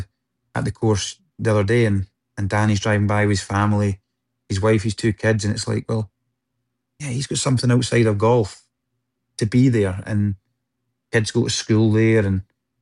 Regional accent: Scotland, United Kingdom; Like, it's just, I'm Scottish.

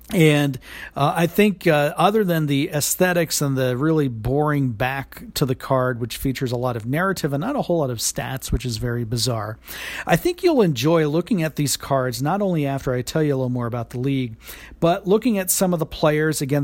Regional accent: Florida, United States; The St. Pete Pelicans, I do recall growing up in the Tampa Bay area, I do vaguely recall the St. Pete Pelicans.

